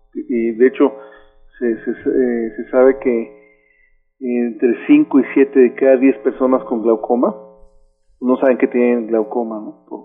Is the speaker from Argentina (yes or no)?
no; Mexico; como mexicanos estamos en más riesgo de desarrollar glaucoma